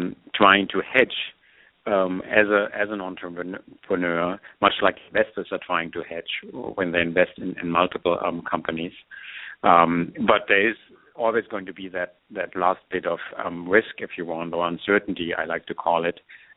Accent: Germany; English is a second language; moved away as an adult; also born or lived in France; now in United States; I'm a native German. I grew up in Germany. Went to engineering school there and in France, and then after that came to America and to MIT to do my PhD.

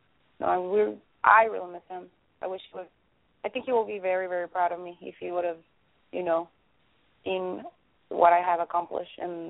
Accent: Mexico; English is a second language; I grew up in Mexico

